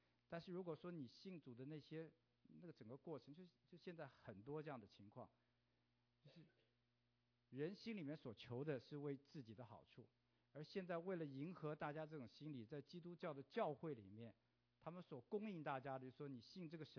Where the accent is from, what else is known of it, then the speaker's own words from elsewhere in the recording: China; 我们中国人有一句话说啊，工欲善其事，必先利其器。